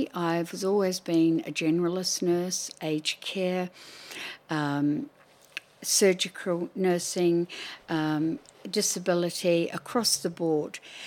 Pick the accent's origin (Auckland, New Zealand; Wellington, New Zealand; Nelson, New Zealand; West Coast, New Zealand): Wellington, New Zealand; I grew up in Wellington, New Zealand, which is the capital city of New Zealand. I grew up in a place called Strathmore Park, which is near the airport.